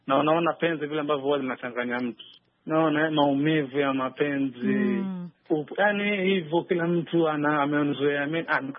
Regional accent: Kenya; mimi natokea Kenya

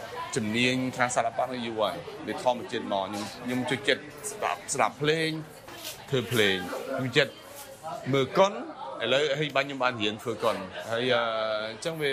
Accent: France; now in Cambodia; ខ្ញុំទៅស្រុកប្រាំងពួកគ្រួសារខ្ញុំទៅទៅស្រុកស្រុកប្រាំងហើយខ្ញុំធំនៅស្រុកប្រាំងឯងបានពេលបានខ្ញុំត្រឡប់មកនៅស្រុកខ្មែរវិញ25ឆ្នាំមុន27ឆ្នាំមុនឆ្នាំ1993

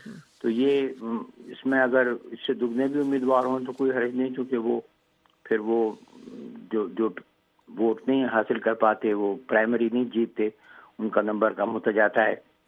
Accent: Bahawalpur, Punjab, Pakistan; میں چھوٹا سا تھا بہاولپور میں, پنجاب میں میں بڑا ہوا وہیں پر

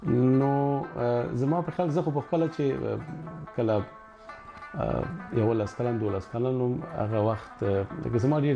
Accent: Afghanistan; moved away; زه د افغانستان راغلی یم

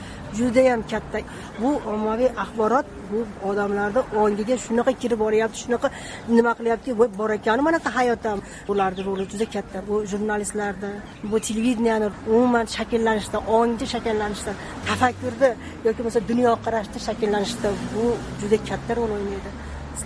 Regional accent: Andijan, Andijan Region, Uzbekistan; anjanda o'zim katta bo'lganman

